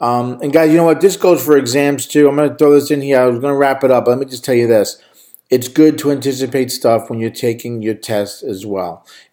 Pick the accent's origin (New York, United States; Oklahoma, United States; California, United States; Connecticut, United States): New York, United States; accent: New York; That's my New York accent coming out there.